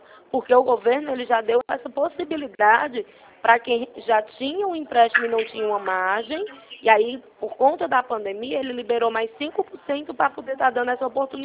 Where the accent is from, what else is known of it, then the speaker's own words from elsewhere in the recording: Ceará, Brazil; moved away; E eu sou do Ceará, né? Só tem 6 meses que eu tô aqui.